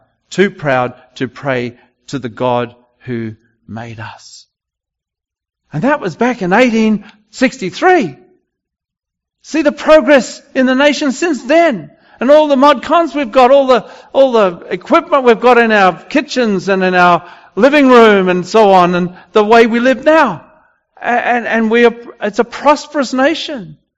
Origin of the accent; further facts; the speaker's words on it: Australia; I'm from Australia. I don't know whether you could tell, but anyway, just in case you couldn't tell. In Australia, in Melbourne, where we live